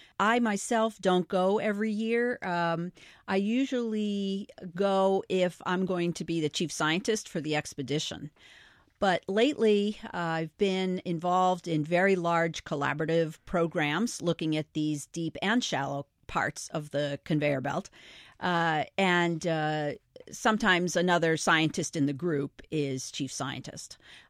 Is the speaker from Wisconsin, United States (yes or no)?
no; Rockport, Massachusetts, United States; That stems back to my growing up in Rockport, Massachusetts.